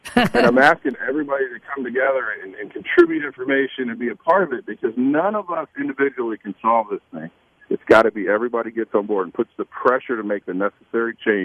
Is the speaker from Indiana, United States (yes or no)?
yes; Indiana, United States; now in Florida, United States; I'm not a Floridian. I'm a Hoosier from Indiana. I came here to enjoy the outdoors and our ocean.